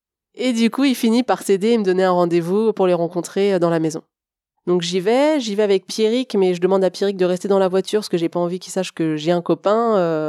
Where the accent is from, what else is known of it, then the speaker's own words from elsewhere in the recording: Rennes, Brittany, France; moved away as an adult; now in Nantes, France; En octobre 2015, j'arrive à Nantes. Je viens de Rennes, en fait